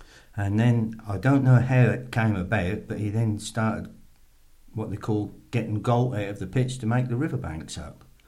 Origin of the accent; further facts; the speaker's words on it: Ely, East of England, United Kingdom; I was born and bred in Ely. I was born in 1941 and I lived in Bohemian Street, Ely.